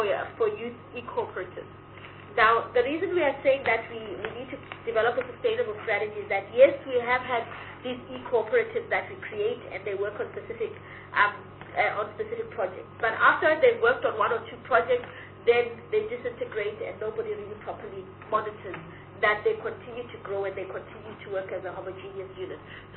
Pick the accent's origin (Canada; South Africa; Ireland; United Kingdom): South Africa; Limpopo; That is exactly where we are from. We're from Haskukuni.